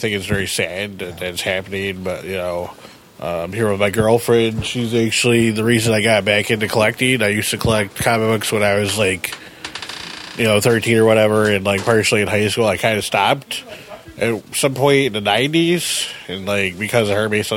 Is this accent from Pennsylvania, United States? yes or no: no; Chicago, Illinois, United States